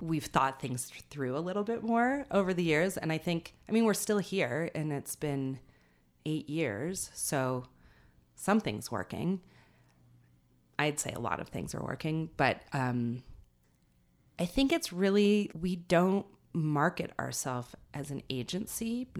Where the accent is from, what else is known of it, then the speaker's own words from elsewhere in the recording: Boulder, Colorado, United States; I'm from Boulder, I was born here, and it's really different now